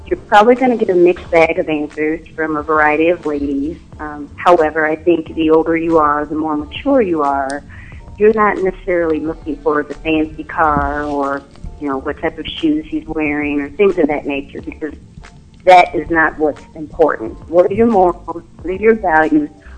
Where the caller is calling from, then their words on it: Gilbert, Arizona, United States; I am calling from Gilbert, Arizona.